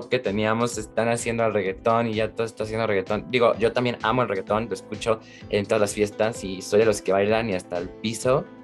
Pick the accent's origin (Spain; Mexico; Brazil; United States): Mexico; no, soy mexicano, le quiero hacer honor a mi orgullo mexicano